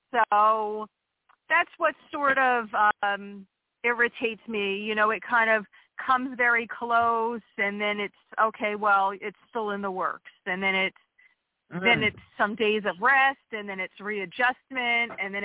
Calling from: Pennsylvania, United States; from Pennsylvania.

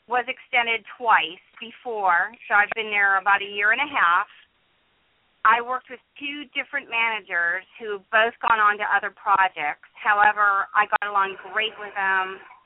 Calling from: New Jersey, United States; I'm calling from New Jersey.

